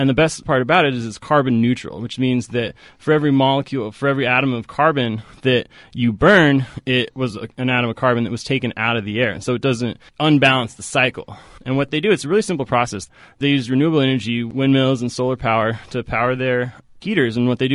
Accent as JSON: {"language": "English", "region": "Oregon", "country": "United States", "tie": "born or raised there", "also_born_or_lived": "Seattle", "lives_now": "San Francisco, United States", "said": "I'm from the Northwest. I grew up in Oregon, and I lived in Seattle for a long time, too. I moved down to San Francisco about 3 years ago"}